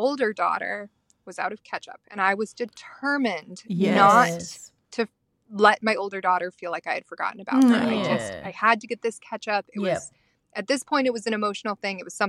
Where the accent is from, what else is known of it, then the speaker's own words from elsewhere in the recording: United States; I am a P from the States.